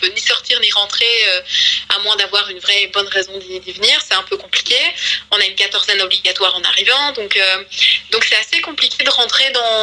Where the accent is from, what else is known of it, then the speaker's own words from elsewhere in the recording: Brussels, Brussels-Capital Region, Belgium; je viens de Bruxelles, moi je suis une citadine.